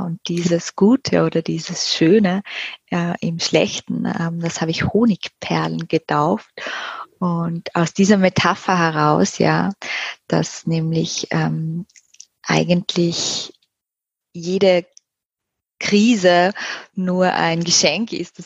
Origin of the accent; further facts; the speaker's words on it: Graz, Styria, Austria; ich bin dann vor vielen Jahren auch mit ihr gemeinsam nach Wien gegangen. Und ich weiß noch, wir haben dann ein paar Besorgungen damals noch in meiner Heimatstadt in Graz gemacht.